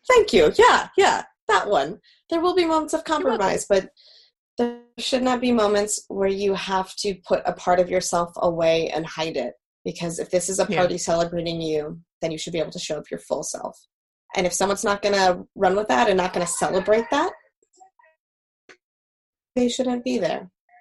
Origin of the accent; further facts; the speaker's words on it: West Coast, United States; I grew up on the West Coast, and sunset over the ocean is still one of my favorite things.